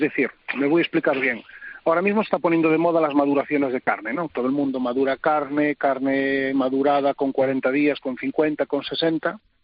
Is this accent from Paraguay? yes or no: no; Narón, Galicia, Spain; yo soy de Narón Ferrol, desde la comarca de Ferrolterra